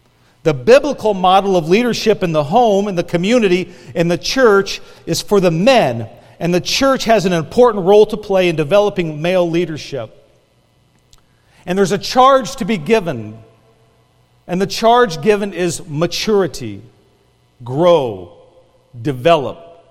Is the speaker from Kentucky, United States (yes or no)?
yes; Kentucky, United States; I remember a church growing up in Kentucky, they always had a picture of Jesus.